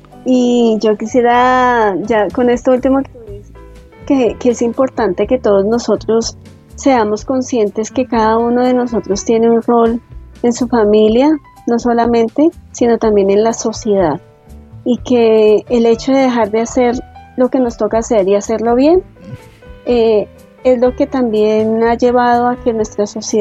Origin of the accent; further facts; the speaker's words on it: Colombia; Nosotros como colombianos hemos normalizado la muerte